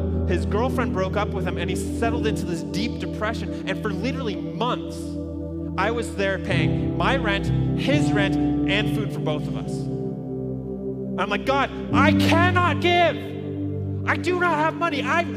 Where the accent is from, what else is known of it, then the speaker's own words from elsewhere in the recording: Ontario, Canada; moved away as an adult; there's a period where I moved out here to Alberta from Ontario, and I'm living on my own.